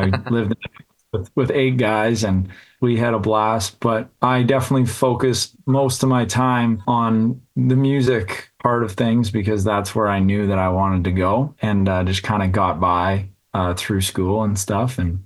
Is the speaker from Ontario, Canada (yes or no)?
yes; Elmira, Ontario, Canada; But yeah, I did most of my growing up in Elmira, played hockey and went to high school and stuff like that there.